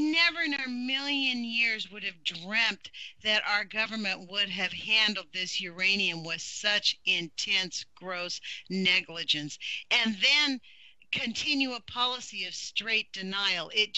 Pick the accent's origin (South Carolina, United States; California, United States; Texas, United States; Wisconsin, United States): California, United States; I've never really lived in snow. I'm from Southern California.